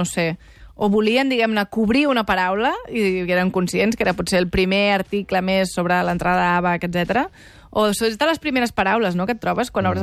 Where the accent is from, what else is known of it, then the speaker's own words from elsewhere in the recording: Barcelona, Catalonia, Spain; Jo soc de Sant Gervasi